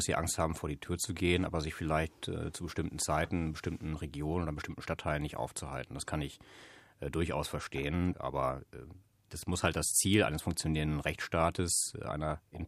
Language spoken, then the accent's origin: German; Hanover, Lower Saxony, Germany; Ich komme aus Hannover und aus dem Kreis Nienburg, ganz genau genommen. Ein bisschen weiter weg von Hannover, aber eine schöne Ecke.